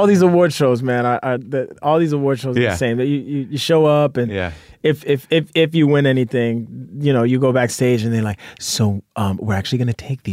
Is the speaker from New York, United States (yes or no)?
yes; Brooklyn, New York, United States; I grew up in Brooklyn, in Bushwick.